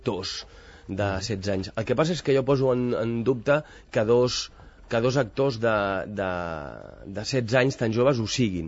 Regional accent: Barcelona, Catalonia, Spain; jo sóc del Raval, però d'entrada, el Raval és el meu poble

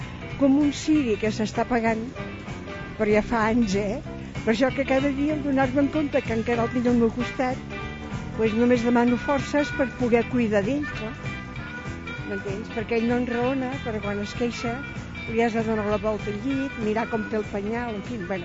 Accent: Barcelona, Catalonia, Spain; De la ciutat, sí, sí, soc de Barcelona.

